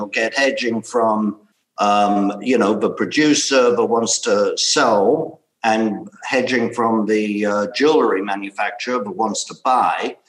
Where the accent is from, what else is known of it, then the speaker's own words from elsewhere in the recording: United Kingdom; Being British, we just don't want to do everything on the same schedule as the EU.